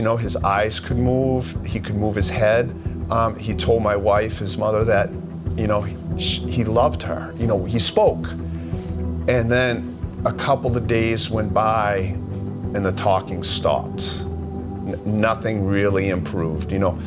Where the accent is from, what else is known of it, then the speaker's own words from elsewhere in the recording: Loudon, New Hampshire, United States; I'm from Loudoun, New Hampshire